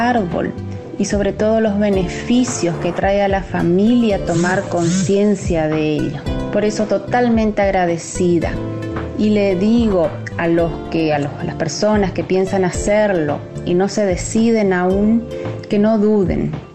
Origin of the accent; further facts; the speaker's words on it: Posadas, Misiones, Argentina; de Posadas, Misiones, y agradezco la posibilidad de haber hecho este curso bajo la modalidad online. Eso permitió que lo haga a pesar de la distancia.